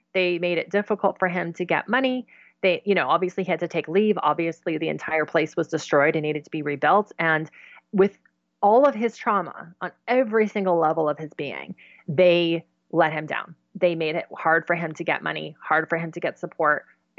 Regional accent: Goderich, Ontario, Canada; So we had an F3 tornado in my hometown, and which is a huge, huge tornado. And so that ripped through the entire center of the town.

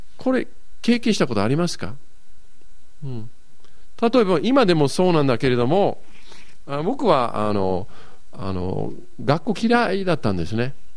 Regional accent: Tokyo, Japan; born there; now in Kobe, Japan; 私東京生まれなんですけれども、

